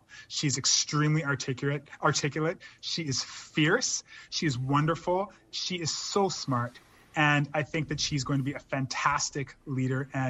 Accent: Canada; As a Canadian

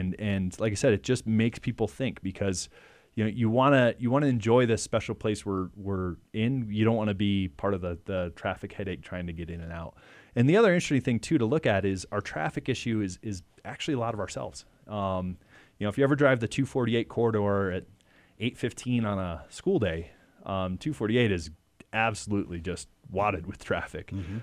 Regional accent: Northeast, United States; I grew up in the Northeast

